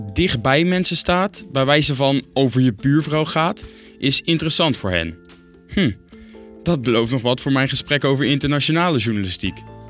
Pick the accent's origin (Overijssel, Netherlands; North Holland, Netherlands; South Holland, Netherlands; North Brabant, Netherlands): North Brabant, Netherlands; Ik kan er toch nergens anders beter mee kennis maken dan in mijn geliefde Brabant. De plek waar ik opgroeide en nog altijd veel kom.